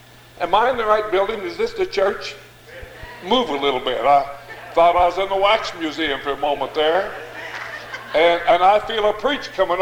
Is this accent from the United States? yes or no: yes; Idaho, United States; Now, to counterbalance this, I was raised here in Idaho.